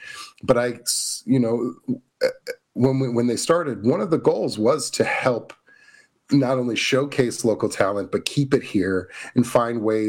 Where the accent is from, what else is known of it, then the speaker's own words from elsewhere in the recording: Missouri, United States; moved away; I'm originally from Missouri.